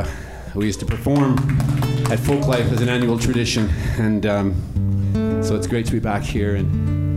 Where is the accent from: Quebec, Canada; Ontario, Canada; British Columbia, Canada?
British Columbia, Canada; Vancouver; We're from Vancouver, British Columbia, and on Salt Spring, where I live, I look across the channel, Suncombe Channel, and the mountains of Vancouver Island are there